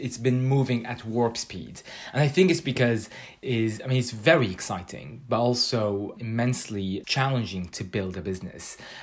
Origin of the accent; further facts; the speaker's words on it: Canada; now in United Kingdom; And I come originally from Canada, and in Canada we have a similar public healthcare system as well. And, you know, both as a UK resident and as a Canadian